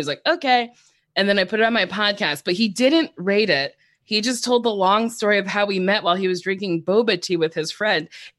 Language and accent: English; New Jersey, United States